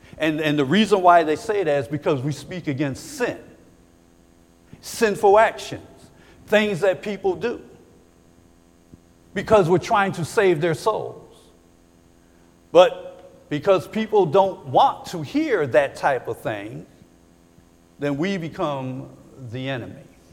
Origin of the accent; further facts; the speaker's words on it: Syracuse, New York, United States; I'm from Syracuse.